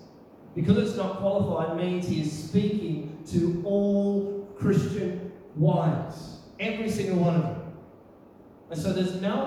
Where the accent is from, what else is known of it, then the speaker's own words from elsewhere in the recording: Australia; accent: Australian; My Australian accent probably messed that up